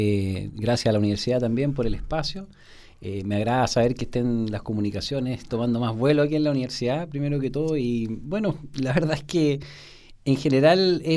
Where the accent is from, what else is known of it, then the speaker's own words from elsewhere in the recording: Santiago, Santiago Metropolitan Region, Chile; No, yo soy santiaguino. Yeah. Sí, santiaguino.